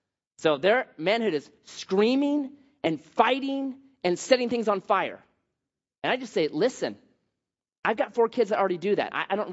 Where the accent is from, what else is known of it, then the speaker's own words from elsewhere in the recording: Oregon, United States; I was raised in Southern Oregon, conservative Southern Oregon